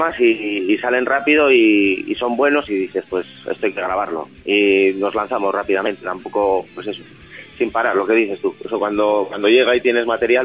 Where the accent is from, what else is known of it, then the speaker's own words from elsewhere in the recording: Logroño, La Rioja, Spain; el resto sí somos españoles, quiero decir, de Logroño, perdona, de Logroño, somos de Logroño.